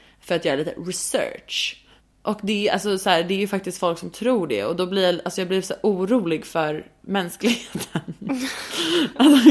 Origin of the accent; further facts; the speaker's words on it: Stockholm, Stockholm County, Sweden; han visste ju att jag var från Stockholm.